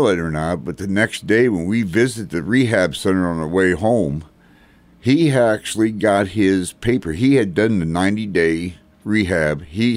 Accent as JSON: {"language": "English", "region": "Kansas", "country": "United States", "tie": "born or raised there", "said": "Well, I tell you what, I've lived here for 58 years. I was born here in Wyandotte County, and I've never really went anywhere outside of the United States"}